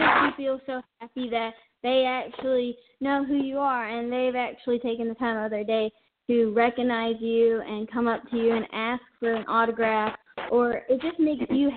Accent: Spartanburg, South Carolina, United States; we were at my hometown, Spartanburg, South Carolina, and we were just in the mall and everything

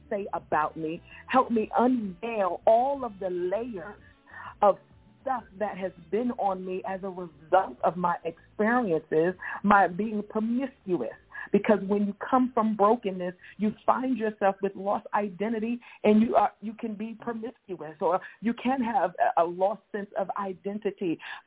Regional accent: Bronx, New York, United States; because I grew up in the South Bronx, because I had an alcoholic mother.

